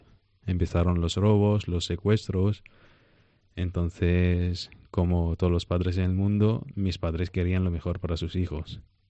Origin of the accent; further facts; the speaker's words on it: Venezuela; born there; also born or lived in Syria; Salgo a Venezuela, digo, voy a volver a mi país natal.